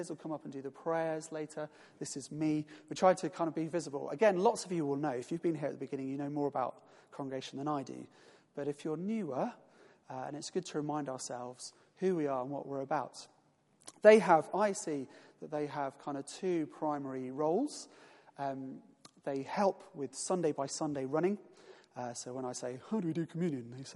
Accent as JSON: {"language": "English", "country": "United Kingdom", "said": "we as British people are very good at saying, oh yes, tell me what you need and I'll help."}